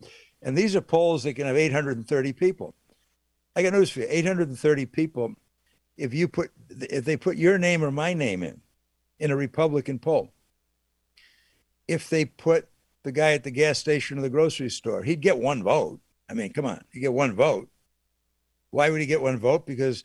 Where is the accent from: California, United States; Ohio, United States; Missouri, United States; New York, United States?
Missouri, United States; in Missouri, the show me state, I'm from Missouri, it's a great state